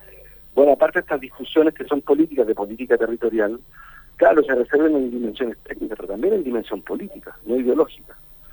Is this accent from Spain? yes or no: no; Chile; hay que hacerlo porque tenemos un problema grueso de ingresos en Chile. La mitad de los compatriotas en mi país ganan menos, le voy a decir, menos de $500.